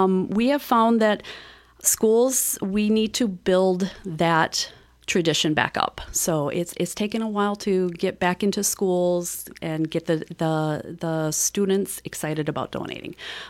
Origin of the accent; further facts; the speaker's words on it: Wisconsin, United States; now in Mount Horeb, United States; I'm originally from the Grant County area, moved to Mount Horeb.